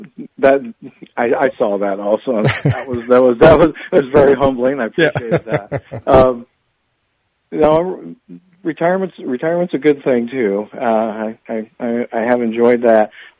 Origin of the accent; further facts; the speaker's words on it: Knoxville, Illinois, United States; A lot of people were really good to me growing up in Knoxville, and my family's heavily tied to the community.